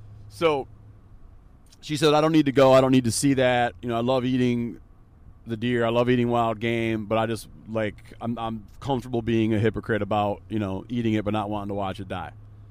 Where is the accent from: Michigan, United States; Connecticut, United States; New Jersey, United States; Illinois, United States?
Michigan, United States; I grew up in Michigan. My wife grew up in Michigan as well